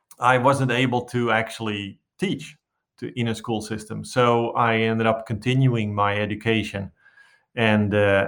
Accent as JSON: {"language": "English", "region": "North Holland", "country": "Netherlands", "tie": "born or raised there", "lives_now": "United States", "said": "Born and raised in the Netherlands, just a little south of Amsterdam"}